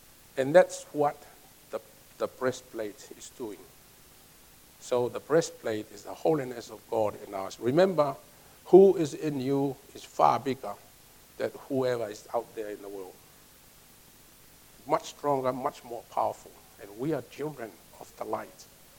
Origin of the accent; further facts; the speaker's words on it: Tonga; Now, I come from Tonga. We have a king.